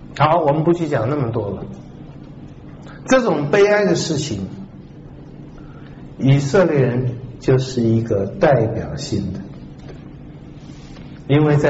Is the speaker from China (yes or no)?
no; Taiwan